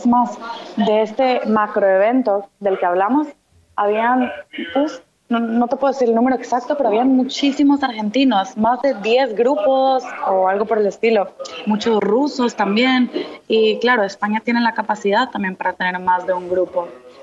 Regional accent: Guatemala; moved away as an adult; also born or lived in Israel; now in Spain; yo nací y crecí en Guatemala hasta los 18 años.

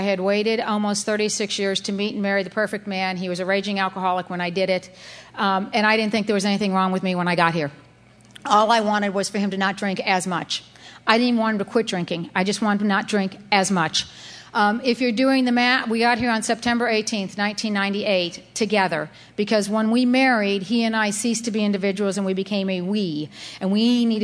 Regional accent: Wetumpka, Alabama, United States; And I'm from Wetumpka, Alabama, and a lot of the stuff I've learned about Al-Anon, I've learned through tapes and listened to CDs

